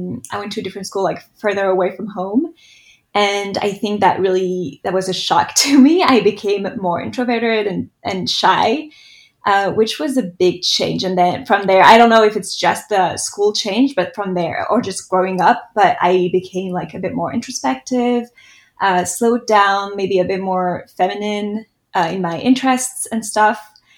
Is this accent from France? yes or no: yes; France; English is a second language; moved away as an adult; now in New York, United States; I'm French. I was born in France, and then I moved to New York about 8 years ago for my career.